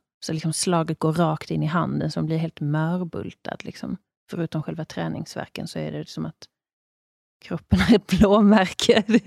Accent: Brösarp, Skåne, Sweden; Hemma, det är ju i Skåne där jag kommer från. Brösarp.

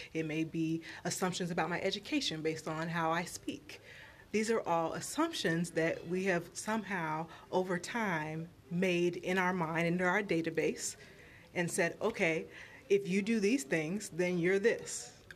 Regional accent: Kansas, United States; I grew up in Kansas, so I like to say, you know, I am a country girl with city tendencies.

